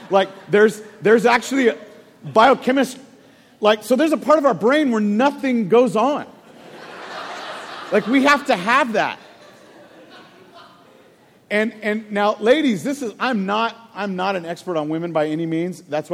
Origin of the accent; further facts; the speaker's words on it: Texas, United States; we grew up actually in a garage of a trailer park is where I went when I was born in Guadalupe County Hospital.